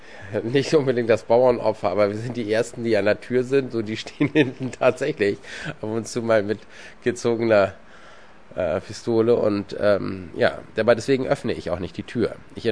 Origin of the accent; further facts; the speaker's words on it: Germany; born there; Herkunft, ich bin in Deutschland geboren, meine Eltern sind Palästinenser und jordanische Staatsbürger.